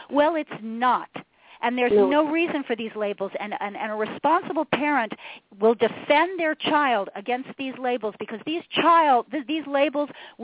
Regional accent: New York, United States; I'm originally from New York, too.

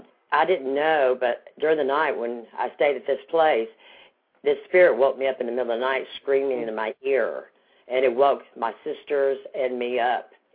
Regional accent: Hendersonville, Tennessee, United States; Yeah, well, I'm from Hendersonville, Tennessee. It's outside of Nashville.

